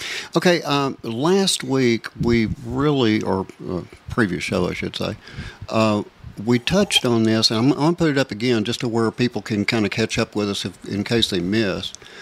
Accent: Texas, United States; also born or lived in Fort Wayne, Indiana; I'm a Texan. I was born and raised Texan, but, you know, I've been all over.

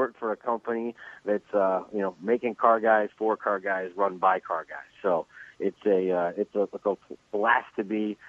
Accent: Detroit, Michigan, United States; Yeah, look, for me being a car enthusiast and growing up in the Detroit area, there isn't a better job I could possibly have.

